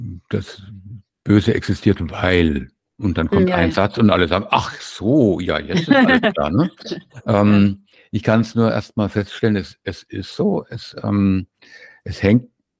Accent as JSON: {"language": "German", "town": "Kronach", "region": "Bavaria", "country": "Germany", "tie": "born there", "said": "Aber ich bin halt nun mal in Kronach geboren und das ist in Deutschland und in einer evangelischen Familie."}